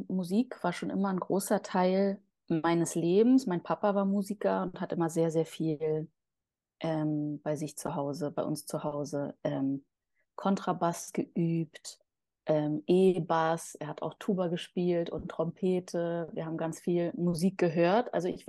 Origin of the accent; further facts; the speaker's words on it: Berlin, Germany; ich bin Berlinerin, Kreuzbergerin, Mutter, Singer-Songwriterin, Partnerin, Freundin.